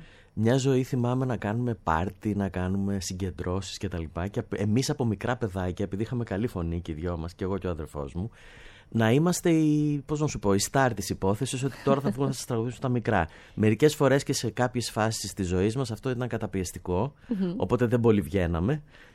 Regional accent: Ithaca, Ionian Islands, Greece; Ο πατέρας μου κατάγεται από εκεί. Έχω σπίτι στην Ιθάκη, έχω πατρίδα την Ιθάκη και αυτό είναι μέσα μου πολύ έντονο.

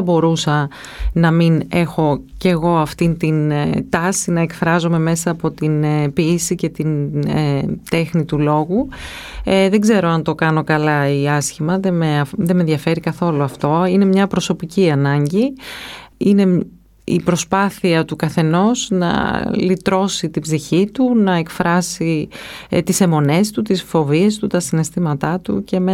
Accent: Florina, Western Macedonia, Greece; Κατάγομαι από τη Φλόρινα

